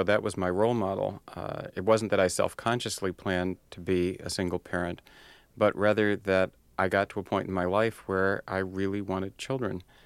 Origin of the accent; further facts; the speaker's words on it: United States; I felt that as an Indian person myself, I probably could have more to offer for a Native American child.